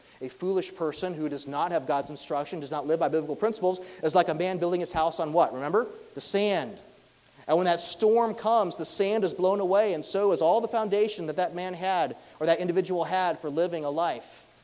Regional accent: United States; I'm 100% Colombian, but I was raised in the States, and I took my 2 years of American Spanish, but it never really clicked.

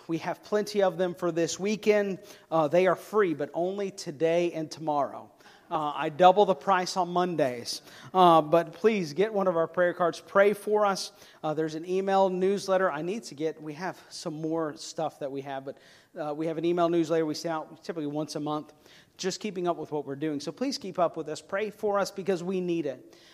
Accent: Atlanta, Georgia, United States; Now, one of the things being originally from Atlanta is that I know how to be disappointed. I grew up in Atlanta as an Atlanta sports fan.

